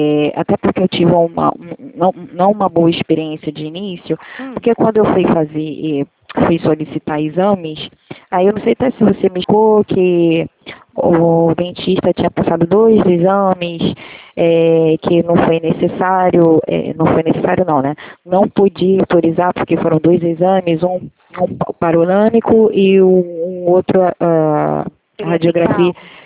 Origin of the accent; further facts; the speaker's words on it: Rio de Janeiro, Brazil; Sou do Rio de Janeiro.